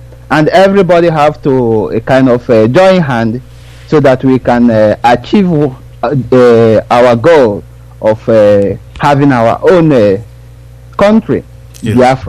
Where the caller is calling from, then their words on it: Denmark; I'm calling from Denmark.